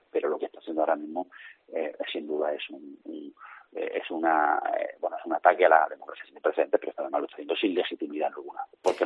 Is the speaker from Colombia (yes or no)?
no; Spain; los españoles que escuchamos esa falsa promesa